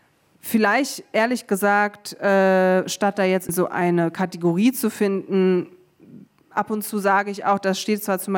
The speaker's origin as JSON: {"language": "German", "country": "Germany", "tie": "born or raised there", "first_language": "German", "said": "meine Muttersprache ist Deutsch, das ist meine Vatersprache. Ich bin in Deutschland groß geworden, sozialisiert worden"}